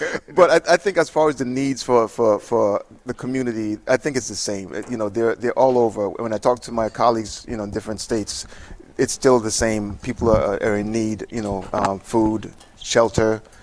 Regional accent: U.S. Virgin Islands; Originally, I'm from the Virgin Islands.

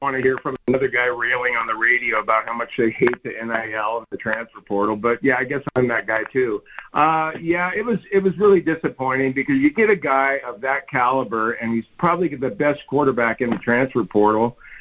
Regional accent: Seattle, Washington, United States; And I hate to say this because I grew up in Seattle. It's always going to be my hometown, but I just don't miss it, John.

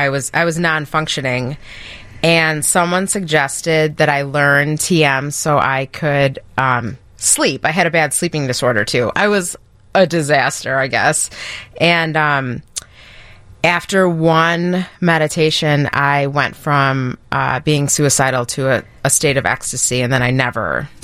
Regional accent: Chicago, Illinois, United States; And growing up in Chicago, I didn't know something like that existed.

